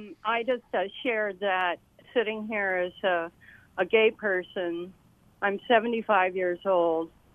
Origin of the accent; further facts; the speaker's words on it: United States; But I am white, I am American, and I've been told that I should go live somewhere else.